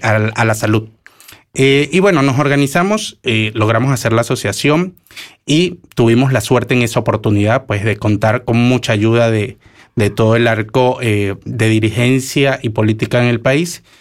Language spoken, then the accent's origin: Spanish; Coro, Falcón, Venezuela; moved away as an adult; now in Argentina; Yo nací en Coro, Estado Falcón. Esa es una provincia en Venezuela, al occidente del país, costero, con muchas playas. Nací allí me crié y allí me formé como médico. Me recibí a los 24 años.